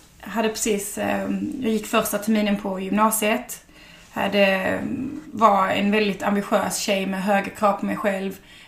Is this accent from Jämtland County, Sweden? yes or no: no; Skåne, Sweden; Jag är född och uppvuxen i Skåne.